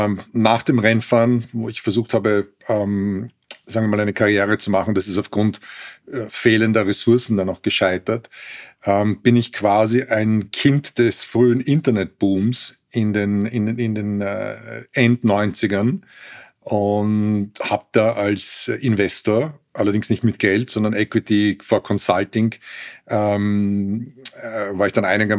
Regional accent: Austria; ich bin Österreicher

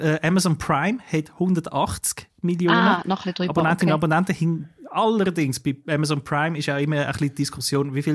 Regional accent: Switzerland; bis die auch bei uns in der Schweiz endlich eingeführt werden.

